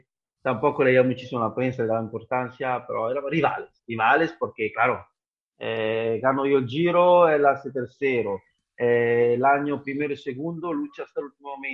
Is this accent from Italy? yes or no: yes; Italy; Spanish is a second language; now in Spain; siendo yo italiano, mujer española